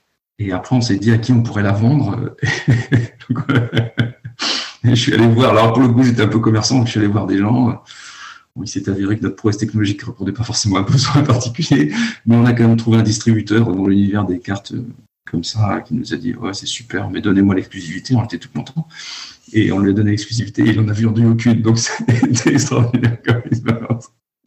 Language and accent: French; Brittany, France; Moi, je suis breton, comme je te l'expliquais, j'ai grandi en Bretagne